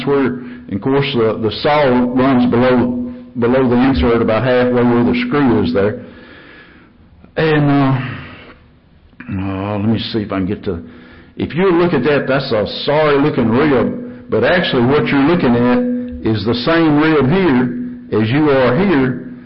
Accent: Tennessee, United States; and I'm from West Tennessee

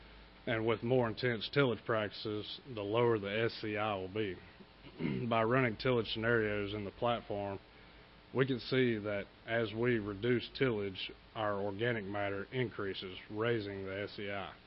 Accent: Tensas Parish, Louisiana, United States; I'm from Tensile Parish, Louisiana. Went to Mississippi State and met my wife, and we got married and moved back home

